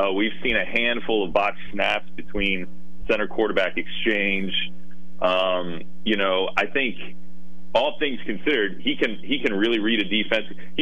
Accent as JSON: {"language": "English", "region": "Ohio", "country": "United States", "said": "You know, it probably feels different for me than most others out here because I'm from Ohio."}